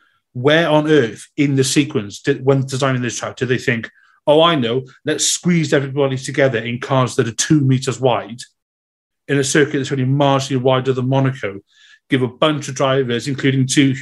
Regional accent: Wales, United Kingdom; because I'm a very big rugby fan, being Welsh

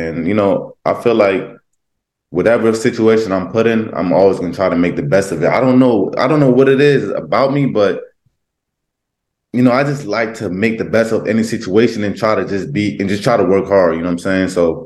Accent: New Jersey, United States; I mean, I'm from Jersey. We don't call it bodegas.

